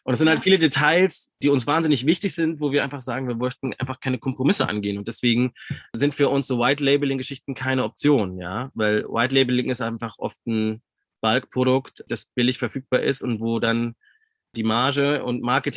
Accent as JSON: {"language": "German", "region": "Bavaria", "country": "Germany", "said": "vor allem nicht in Bayern oder aus dem Chiemgau, wo ich herkomme"}